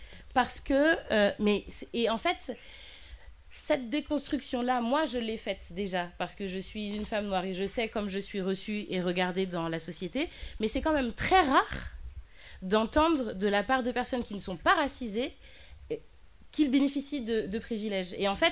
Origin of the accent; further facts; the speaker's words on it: France; born there; étant née en France, j'ai grandi avec des amis blancs. Après, arrivé en Martinique, je suis avec des Martiniquais.